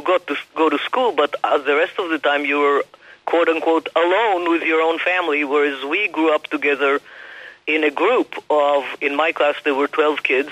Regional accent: Israel; English is a second language; So we all grew up in a community that felt, to us, completely natural, but there were no grandparents.

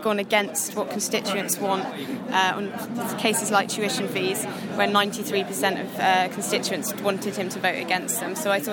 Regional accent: London, United Kingdom; I don't live locally. Well, I'm a Londoner, first and foremost. I know Bermondsey and Old Southwark well.

